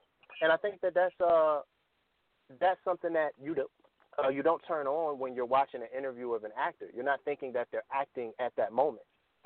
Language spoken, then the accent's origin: English; Virginia, United States; I'm from Virginia.